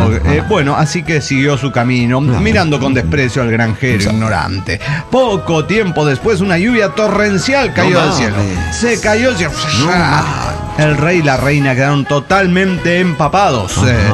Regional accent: Tarija, Bolivia; de Tarija, Bolivia.

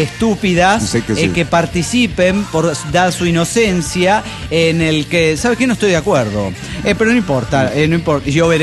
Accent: Rosario, Santa Fe, Argentina; de Rosario, Argentina.

